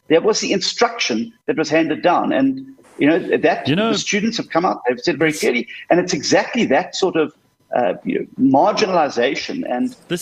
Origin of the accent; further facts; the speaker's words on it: South Africa; I'm not an Afrikaans-speaking South African. I'm an English-speaking South African.